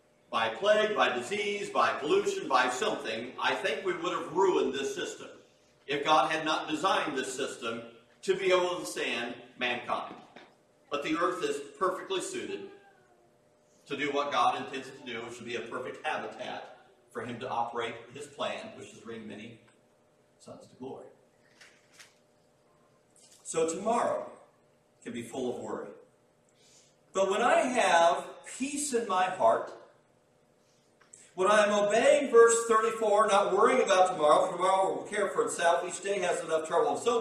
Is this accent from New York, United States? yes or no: no; West Lafayette, Indiana, United States; I grew up outside of West Lafayette, thusly my Purdue affiliation and everything, and I went there. I spent my 5 years there, married a woman from there.